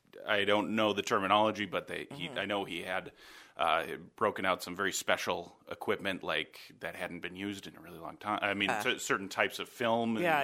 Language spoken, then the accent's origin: English; Minnesota, United States; I left the hockey movies out. I'm from Minnesota.